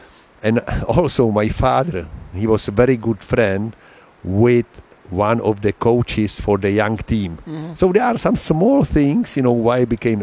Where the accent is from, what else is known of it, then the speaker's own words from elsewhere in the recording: Pardubice, Pardubice Region, Czechia; English is a second language; but I am from the Pardubice, which is a hockey town. And that's why I became hockey player.